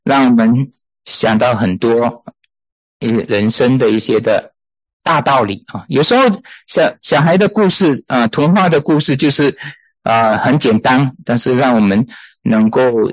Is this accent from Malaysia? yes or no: yes; Malaysia; 我是从马来西亚来的